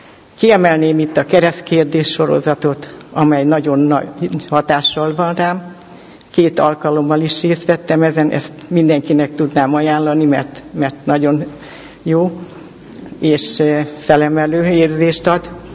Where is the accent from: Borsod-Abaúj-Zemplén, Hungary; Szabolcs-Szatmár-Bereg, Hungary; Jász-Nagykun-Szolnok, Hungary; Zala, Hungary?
Borsod-Abaúj-Zemplén, Hungary; Miskolc melletti községben nevelkedtem, 12 éves koromban konfirmáltam, szüleim vallásosak voltak, és ilyen szellemben neveltek minket.